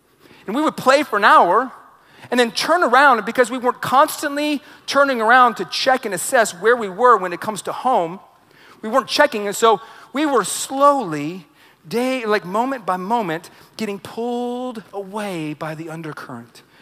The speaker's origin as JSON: {"language": "English", "region": "Texas", "country": "United States", "tie": "born or raised there", "said": "Now, I as a young man, I grew up in Texas at Lake Kiowa, and my grandpa would take me out fishing all the time."}